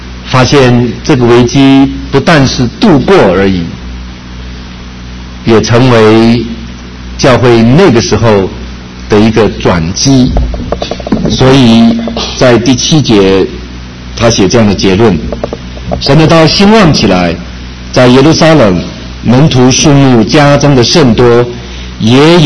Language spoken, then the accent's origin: Chinese; China; 不是我们中国人所说的黑箱子作业